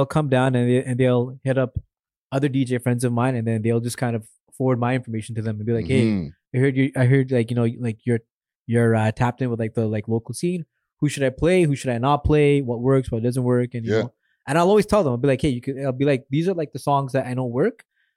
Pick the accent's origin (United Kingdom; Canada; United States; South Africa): Canada; Mississauga, Ontario; also born or lived in Saudi Arabia; So I was actually born in Saudi Arabia. So my parents are from India, but I was born in Saudi Arabia. And then I moved to Mississauga when I was like 9 years old.